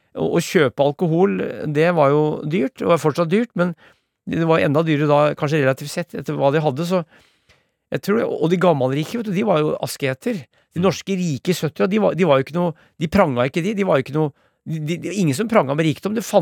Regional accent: Brumunddal, Innlandet, Norway; Det sa, vi Brumunddal. Sa det Brumunddal, ja.

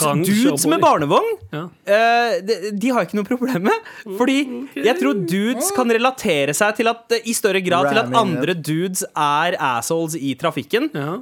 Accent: San Dimas, California, United States; San Dimas, California, det er der jeg vokste opp.

